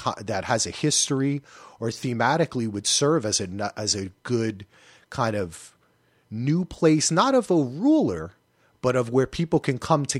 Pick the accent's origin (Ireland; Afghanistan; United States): Ireland; I love the cold. You know what I'm saying? I'm Irish. I like it to be cold